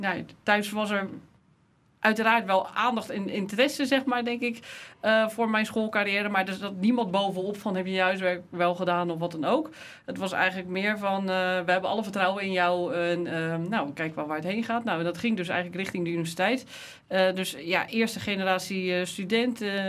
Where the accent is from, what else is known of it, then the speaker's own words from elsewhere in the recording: Schiedam, South Holland, Netherlands; born there; Ik ben geboren in Schiedam. Een broer en een zus.